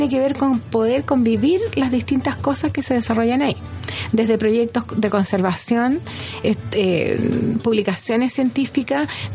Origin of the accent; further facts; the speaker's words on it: Chile; Que yo creo que como chilenos somos poco... somos como de bajo perfil